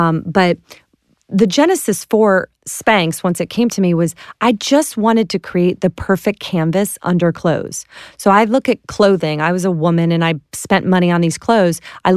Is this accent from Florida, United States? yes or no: yes; Clearwater, Florida, United States; I sell fax machines. I'm from Clearwater, Florida.